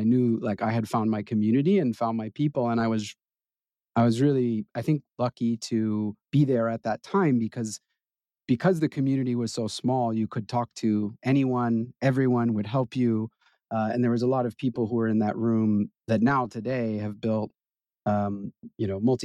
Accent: Massachusetts, United States; my family is all native New Yorkers, but I grew up outside of Boston

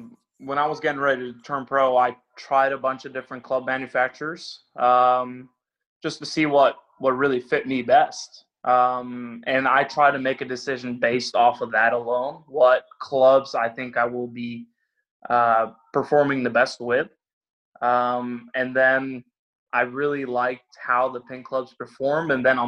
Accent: Norway; I'm from Norway, so it's a little cooler.

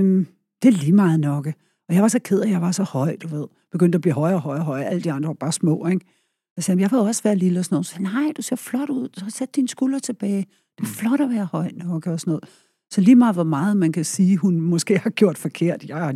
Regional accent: Albertslund, Capital Region of Denmark, Denmark; also born or lived in Copenhagen; Jeg er vokset op i Albertslund og Bryggen.

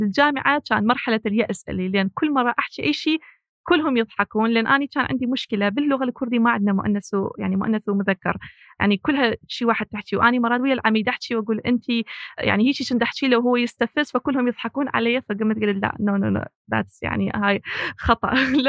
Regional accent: Kirkuk Governorate, Iraq; في محافظة كركوك من العراق أنا كردية

